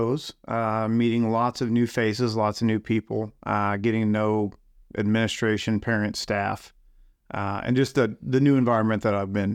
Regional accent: Kansas City, Missouri, United States; So I grew up in Kansas City, if the old Eastgate Middle School just down the hill on Sunnybrook is where I grew up.

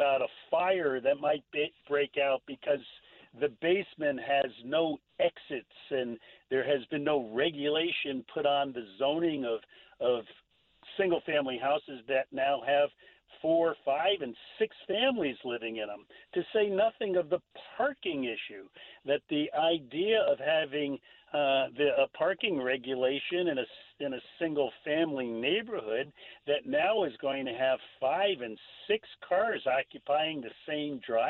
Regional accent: Stamford, Connecticut, United States; Well, as I said, I grew up in neighborhoods in Stamford, and I've revisited them over the years, and I've seen how they have already changed.

